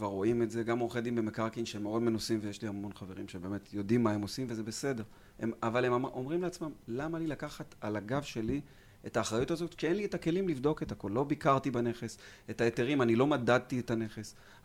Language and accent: Hebrew; Kiryat Ono, Central District, Israel; born there; עיר הולדתי בקריית אונו